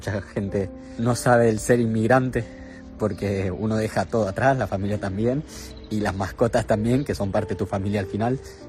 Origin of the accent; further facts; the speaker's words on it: Argentina; un perro con el que me crié en Argentina. Es un golden, era un golden retriever, un perro hermoso. Y no lo pude despedir del todo porque soy inmigrante y lo tenía a 10.000 kilómetros.